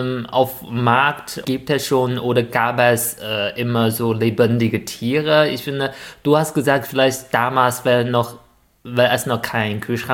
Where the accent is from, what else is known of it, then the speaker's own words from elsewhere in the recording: China; German is a second language; Aber als Chinese, ich glaube das einfach nicht. Also deshalb so in China, man will das sehen.